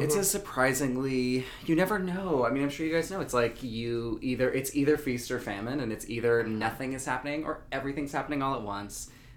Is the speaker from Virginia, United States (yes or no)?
no; North Carolina, United States; Yeah, I mean, I'm from North Carolina and near Asheville.